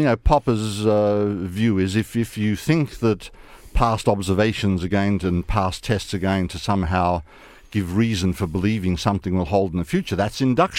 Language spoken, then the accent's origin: English; Australia; And being an Australian, of course, I know that there are black swans.